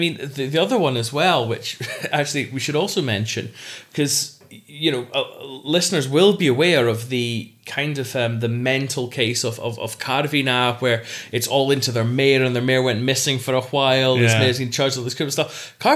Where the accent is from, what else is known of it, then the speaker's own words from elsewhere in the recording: Scotland, United Kingdom; as a Scottish person, dare I say, possibly even proud Scottish person